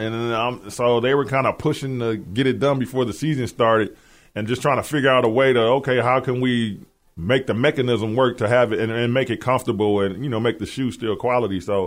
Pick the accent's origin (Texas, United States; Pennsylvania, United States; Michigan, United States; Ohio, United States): Michigan, United States; Flint; born or raised there; also born or lived in Milwaukee